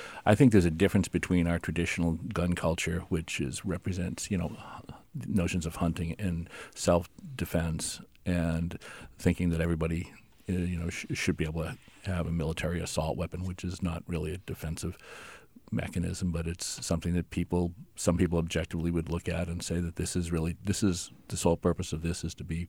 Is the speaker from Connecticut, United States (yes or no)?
no; New Hampshire, United States; at least when I was growing up in New Hampshire.